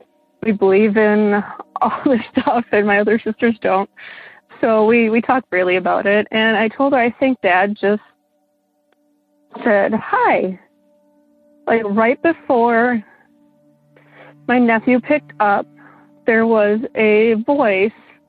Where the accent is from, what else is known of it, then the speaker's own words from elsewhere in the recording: Wisconsin, United States; I'm from Wisconsin, in the Ozaukee area is where I grew up.